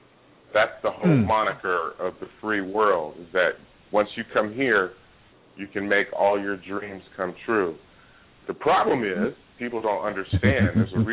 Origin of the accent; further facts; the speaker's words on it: California, United States; now in Georgia, United States; When I moved to Georgia in 2002, I'm from California. I grew up with Mexicans.